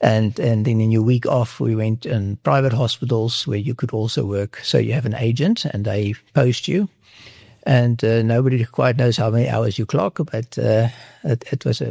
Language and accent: English; Oosterivier, Western Cape, South Africa; he didn't know that I came all the way from Oosterivier, not far from Stellenbosch